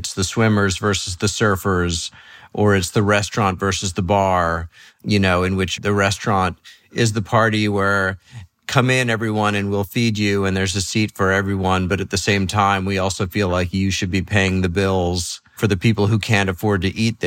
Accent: New York City, New York, United States; also born or lived in Los Angeles / San Francisco; I live in the middle of the country. I grew up in New York City. I've worked in Los Angeles. I've lived in San Francisco.

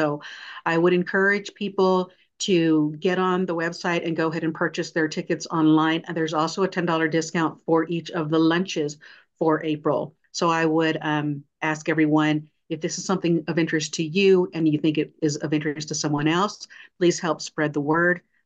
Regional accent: Texas, United States; And again, I'm from Texas. I say what I mean.

